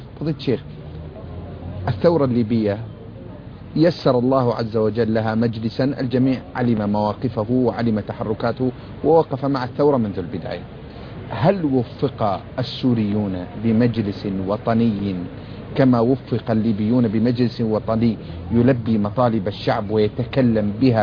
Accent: Syria; ونحن من سوريا شعرنا بهذا الشعور.

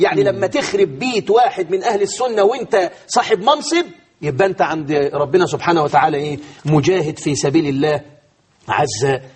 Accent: Egypt; ده اقل واحد عندنا في مصر قاعد على مصطبه

